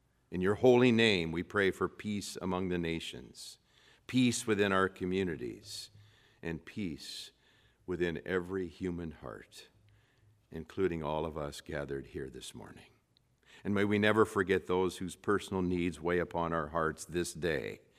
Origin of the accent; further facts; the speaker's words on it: Union City, Michigan, United States; not so far from here in Three Rivers, in my hometown high school city of Union City